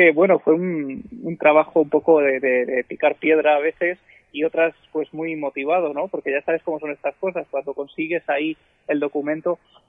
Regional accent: Spain; yo soy un periodista español que quiero saber tu historia

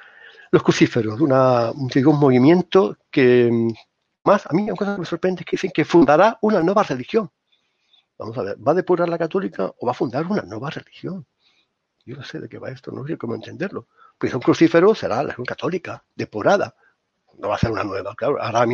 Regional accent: Seville, Andalusia, Spain; Yo soy de Sevilla. Igual soy yo gran monarca y no me he enterado. De Sevilla.

